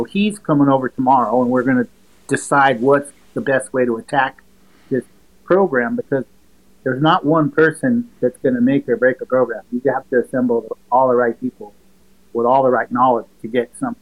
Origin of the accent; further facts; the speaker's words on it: San Jose, California, United States; And growing up in San Jose in the motorcycle world, you knew who Irv Kinemoto was.